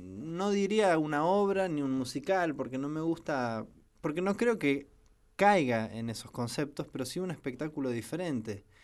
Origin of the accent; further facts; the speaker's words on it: Buenos Aires, Argentina; also born or lived in La Banda; es que sí he vivido prácticamente toda mi infancia en Buenos Aires